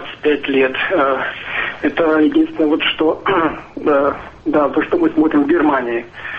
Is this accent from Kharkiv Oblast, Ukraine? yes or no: no; Kyiv, Ukraine; first language Russian; now in Germany; Я очень долго живу в Германии. Ну, 25 лет вот уже. И, естественно, я русскоязычный, я из Киева. Мой родной язык – русский язык.